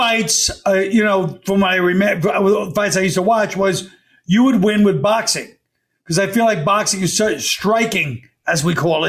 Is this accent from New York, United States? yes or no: yes; Brooklyn, New York, United States; I'm from Brooklyn, but basically I know East Meadow because it's one of those Irish Nassau County towns that we love.